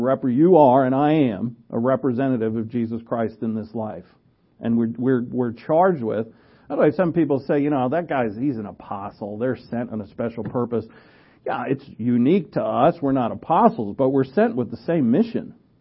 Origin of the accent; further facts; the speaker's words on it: New England, United States; accent: New England; I don't know, my New England accent comes out every once in a while.